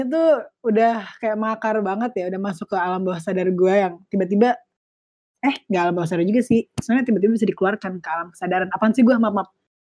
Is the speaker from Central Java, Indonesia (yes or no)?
no; Depok, West Java, Indonesia; Gue tuh dari Depok, asli dari Depok, lahir dan besar di Depok.